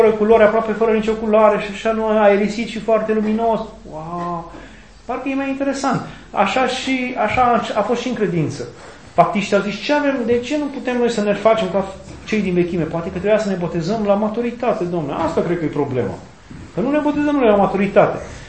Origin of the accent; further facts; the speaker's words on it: Moldavia, Romania; Și am întâlnit foarte mulți oameni care erau din Moldova și apoi noi suntem moldoveni